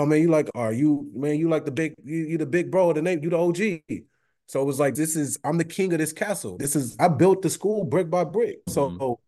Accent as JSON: {"language": "English", "town": "Compton", "region": "California", "country": "United States", "tie": "born or raised there", "said": "Man, I grew up in Watson Compton."}